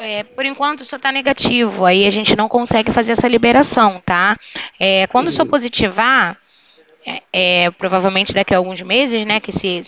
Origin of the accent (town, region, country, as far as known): Duque de Caxias, Rio de Janeiro, Brazil